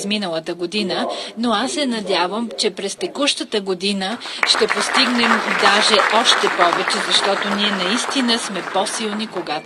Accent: United States; Bulgarian is a second language; now in Bulgaria; Като американец аз се гордея от стандартите, зададени от американските компании

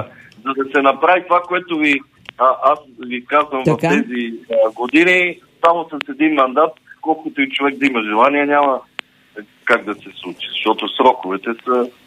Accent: Dolna Banya, Sofia Province, Bulgaria; Когато се кандидатирах през 2007 година, имах амбицията да променя моето родно място

